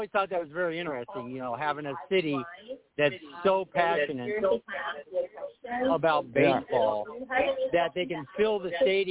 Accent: Denver, Colorado, United States; Especially when I'm born and raised in Denver, Colorado. So, sports is a big deal in Denver, Colorado.

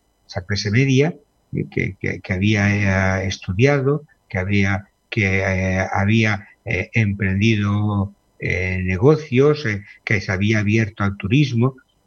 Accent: Spain; born there; yo nací en la dictadura en España, por edad, viví fervorosamente la transición

